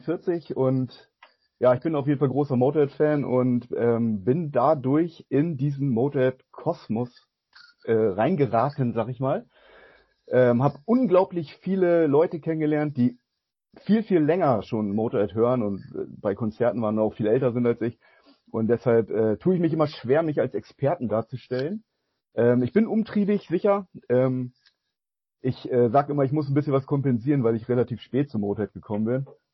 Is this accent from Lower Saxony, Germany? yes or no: yes; Uelzen, Lower Saxony, Germany; aus der Stadt Uelzen, wo ich herkomme